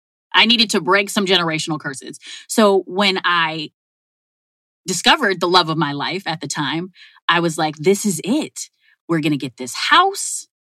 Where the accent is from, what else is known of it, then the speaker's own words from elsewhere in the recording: Minneapolis, Minnesota, United States; So I come from humble beginnings. I grew up in North Minneapolis.